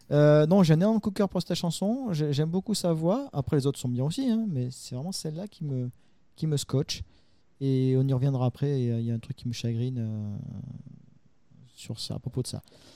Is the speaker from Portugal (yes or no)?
no; France; comme on dit, hein, chez nous en France.